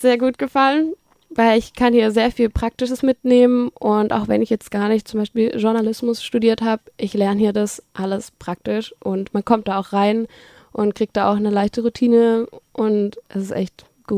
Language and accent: German; Horb, Baden-Württemberg, Germany; ich bin 23 Jahre alt und ich komme aus Horb, 30 Kilometer flussaufwärts.